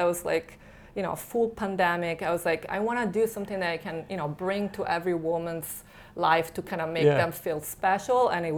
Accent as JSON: {"language": "English", "town": "Florence", "region": "Tuscany", "country": "Italy", "tie": "born or raised there", "said": "I feel like I have so much, you know, knowledge and I absorb so much culture when I, you know, growing up in Florence"}